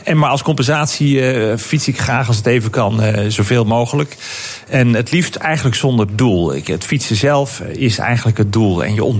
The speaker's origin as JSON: {"language": "Dutch", "country": "Netherlands", "said": "En ik zou ons toewensen als Nederlanders om daar meer van te genieten."}